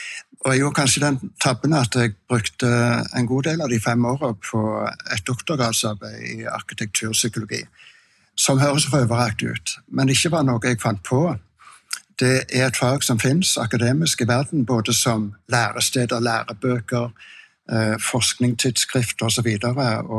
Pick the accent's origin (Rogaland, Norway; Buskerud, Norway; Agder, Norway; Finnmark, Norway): Rogaland, Norway; Du vet, om jeg ikke sørlending, så jeg i alle fall jærbu